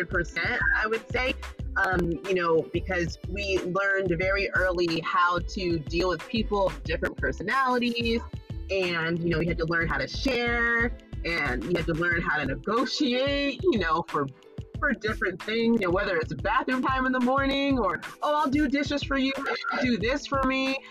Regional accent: Cheshire, Connecticut, United States; now in Hudson Valley, United States; Well, I am originally from Connecticut. I'm actually a transplant to the Hudson Valley. I was born in Cheshire, Connecticut.

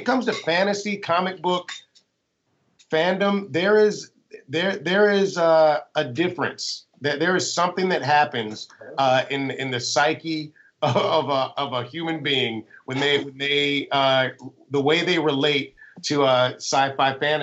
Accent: Athens, Georgia, United States; And, I mean, in my hometown of Athens, Georgia, my dad would go to a movie theater

